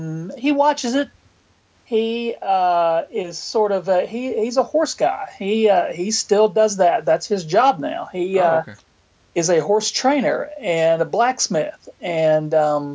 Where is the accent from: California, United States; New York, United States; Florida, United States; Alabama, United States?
Alabama, United States; Clanton; Yes. Well, Alabama, yes. I'm from Clanton, Alabama.